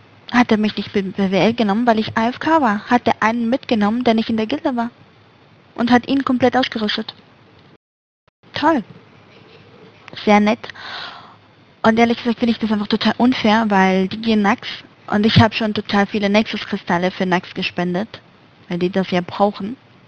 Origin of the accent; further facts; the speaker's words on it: Zurich, Switzerland; Nee, Zürich.